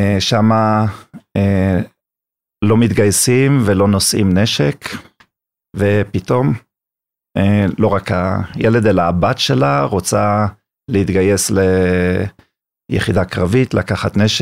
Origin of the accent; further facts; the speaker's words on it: Shavei Zion, Northern District, Israel; ההורים שלי עבדו בבית הבראה לניצולי שואה בשבי ציון, שם גדלתי.